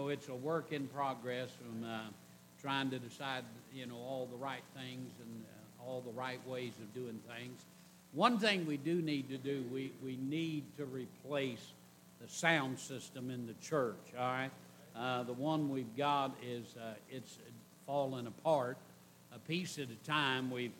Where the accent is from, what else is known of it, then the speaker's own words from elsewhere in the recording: the South, United States; I am a Southerner. And I want to say this, I'm not ashamed to be a Southerner.